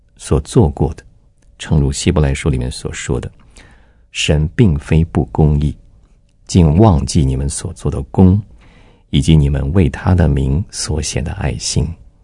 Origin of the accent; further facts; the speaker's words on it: Taiwan; 我的想法是我成长于台湾，我当然希望我第一个倾诉的对象是台湾的年轻人啊